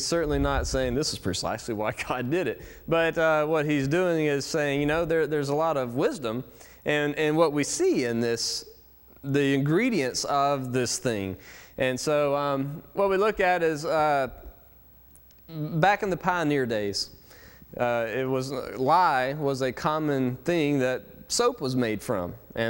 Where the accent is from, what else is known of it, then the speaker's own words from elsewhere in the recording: Alabama, United States; Yes, I'm from Alabama, but hey, you know, we're not that crazy.